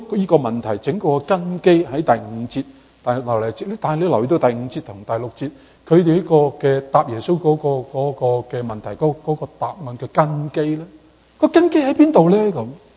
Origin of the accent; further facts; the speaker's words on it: Canada; 等于我们加拿大人讲话呢，学习原来是终身的学习嘛